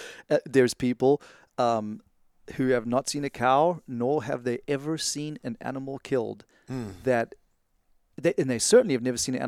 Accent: South Africa; also born or lived in Tanzania; I am from South Africa. I was born there, and I was raised partly between there and Tanzania.

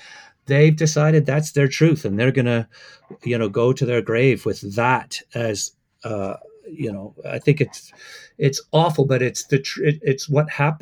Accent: Canada; I'm a Canadian.

